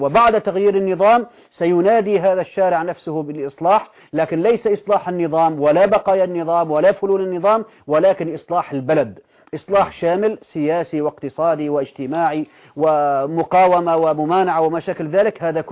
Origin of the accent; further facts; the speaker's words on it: Syria; أظن آخر المعارضات الهجينة التي ظهرت عندنا في سوريا